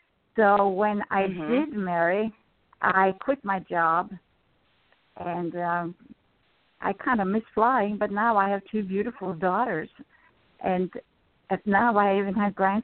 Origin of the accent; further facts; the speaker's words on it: Norway; moved away as an adult; Anyway, growing up in Norway, yeah, I always wanted to see the world and to travel. So at the age of 23